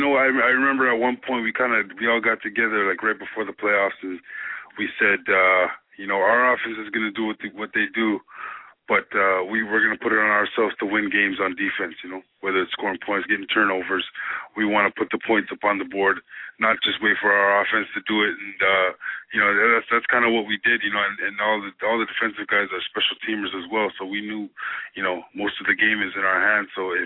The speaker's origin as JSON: {"language": "English", "town": "Toronto", "region": "Ontario", "country": "Canada", "said": "You know me. I'm from Toronto. Won the cup in Toronto."}